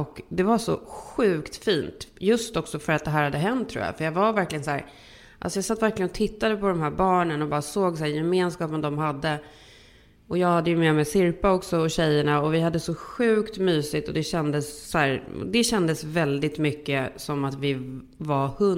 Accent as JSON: {"language": "Swedish", "country": "Sweden", "said": "vi är ju svenskar"}